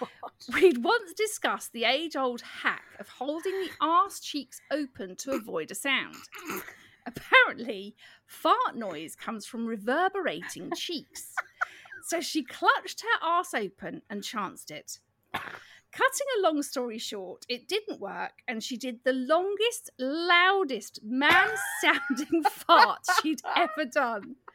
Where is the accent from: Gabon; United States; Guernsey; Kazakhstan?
Guernsey; We're from Guernsey and it's a very small island.